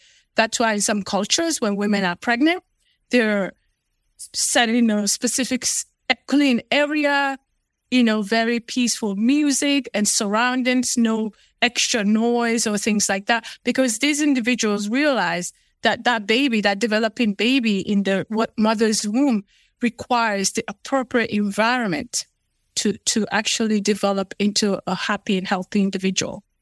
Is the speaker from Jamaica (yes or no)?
no; Sierra Leone; born there; So I was born in Sierra Leone, West Africa. So I am Fulani by nature.